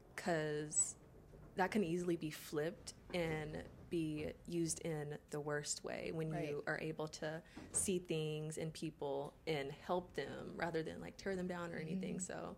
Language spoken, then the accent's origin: English; Illinois, United States; I'm from Illinois. I moved around to a few other states just with family and just living with my mom or my dad.